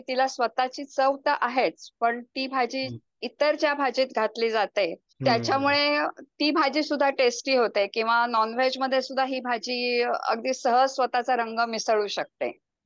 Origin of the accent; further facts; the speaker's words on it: Dombivli, Maharashtra, India; now in Pune, India; आणि मी आत्ता सध्या पुण्यात राहते, पण माझं लहानपण जे सगळं आहे ते डोंबिवली सारख्या गावात केलेलं आहे, ज्याच्या आजूबाजूला खूप खेडी होती, छोटी छोटी पाडे होते, विलेजेस होते.